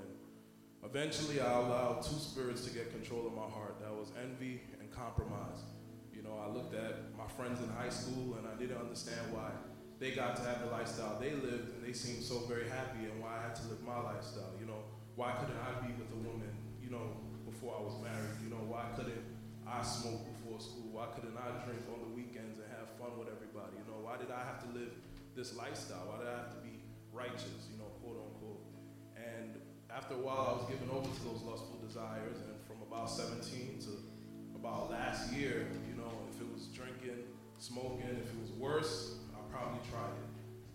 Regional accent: Brooklyn, New York, United States; I'm 25 years old. I'm also from Brooklyn, New York.

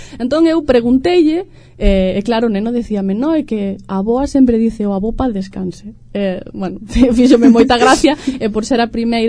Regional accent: Monforte de Lemos, Galicia, Spain; son de aquí de Monforte, de Carut, concretamente.

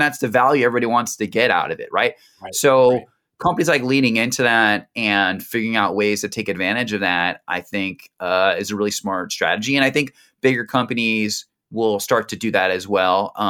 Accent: East Coast, United States; Like for me, I grew up on the East Coast. You know, I started work in New York, right?

